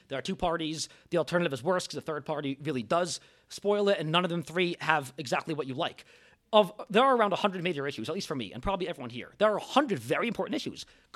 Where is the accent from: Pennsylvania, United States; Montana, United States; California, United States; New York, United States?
New York, United States; who, by the way, is my hometown, my father's congressperson now